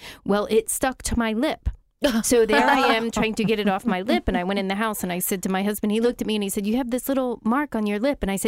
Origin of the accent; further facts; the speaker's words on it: Pennsylvania, United States; So we went back to Northeast Pennsylvania. We're from the Pocono Mountains.